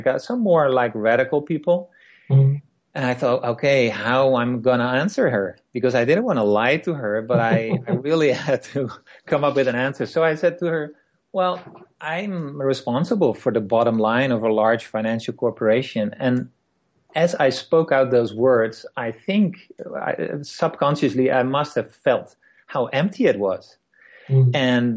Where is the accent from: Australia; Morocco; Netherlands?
Netherlands; English is a second language; moved away as an adult; now in Canada; I grew up in the Netherlands, as you probably can hear from my accent. I moved 13 years ago with my family from the Netherlands to Canada, British Columbia, Canada.